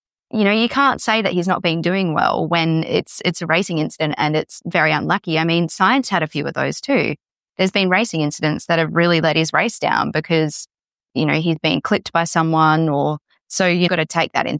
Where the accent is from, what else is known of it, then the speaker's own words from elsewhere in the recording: Australia; They're like it's on the tip of our tongue and we're Australian.